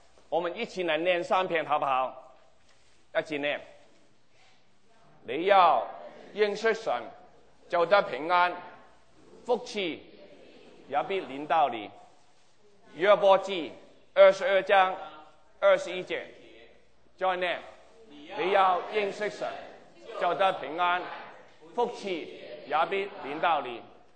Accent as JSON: {"language": "Chinese", "country": "China", "said": "我们中国人知道自己是聋人的后裔，是不是啊？"}